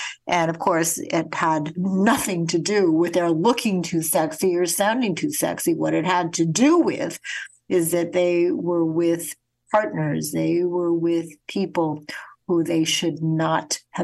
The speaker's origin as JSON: {"language": "English", "town": "Winnipeg", "region": "Manitoba", "country": "Canada", "tie": "born or raised there", "said": "when I was a child and a student growing up in Winnipeg, Canada"}